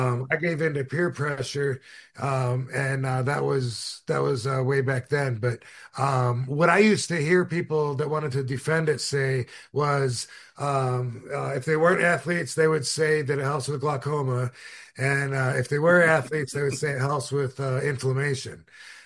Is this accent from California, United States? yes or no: no; Battle Creek, Michigan, United States; Go see my hometown, Battle Creek, Michigan.